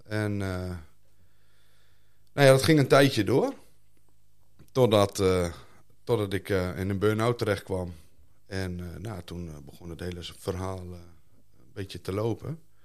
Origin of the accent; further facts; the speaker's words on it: Groningen, Netherlands; Het is begonnen in Groningen. Ik ben een stadje. Mijn hele leven in Bijum gewoond. Tot 7 jaar geleden ben ik verhuisd naar het ouderlijke huis van mijn vrouw. Niet gelovig opgevoed